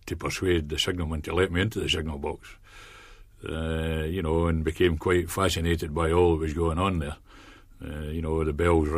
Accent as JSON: {"language": "English", "region": "Scotland", "country": "United Kingdom", "accent": "Ayrshire", "lives_now": "London, United Kingdom", "said": "I've been proud of my Ayrshire accent. It is an Ayrshire accent. I've lived in the London area now for 23 years, but I've defended it very well."}